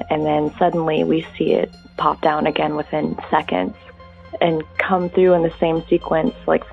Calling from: Seattle, Washington, United States; I'm calling from Seattle, Washington.

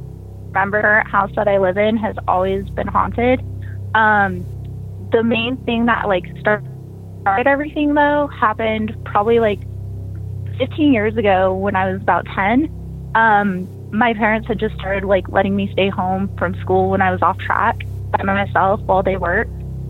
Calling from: Salt Lake City, Utah, United States; Hi, I'm calling from SLC, Utah.

